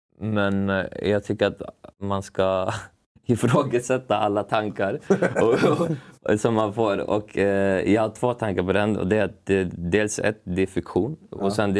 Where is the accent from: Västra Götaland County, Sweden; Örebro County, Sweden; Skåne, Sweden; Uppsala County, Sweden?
Uppsala County, Sweden; Uppsala; så jag är uppväxt i Gränby i Uppsala, som gärna är en förort, men inte såhär Stockholms förort. Det är typ 5 minuter från stan.